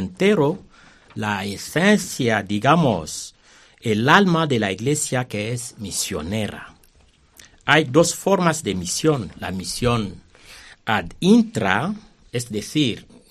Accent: DR Congo; now in Segovia, Spain; soy sacerdote de la República Democrática del Congo. Estoy aquí en Segovia

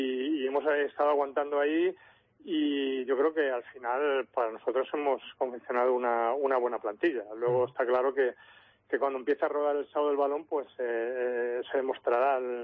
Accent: Toledo, Castilla-La Mancha, Spain; estaba de vacaciones en Almería, que tengo casa allí, y justo llevaba un día en Toledo, yo soy de Toledo y estaba en Toledo

